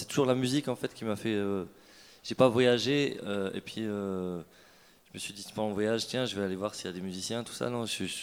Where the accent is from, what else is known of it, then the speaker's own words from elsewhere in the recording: France; en tant que Français d'écouter la radio, c'est génial parce que on comprend pas